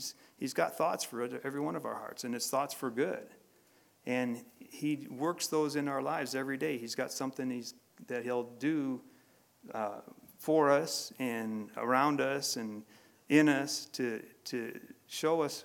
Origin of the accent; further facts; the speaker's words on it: Illinois, United States; now in Colorado, United States; when I first came out to Colorado, I'm from Illinois, and I saw the mountains, and they were just so wonderful.